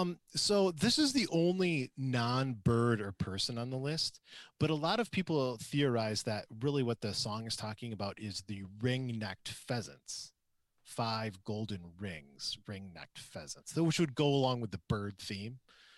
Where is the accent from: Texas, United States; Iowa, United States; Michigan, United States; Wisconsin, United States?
Michigan, United States; Traverse City; I'm from Traverse City, and I don't know anything about fruit trees.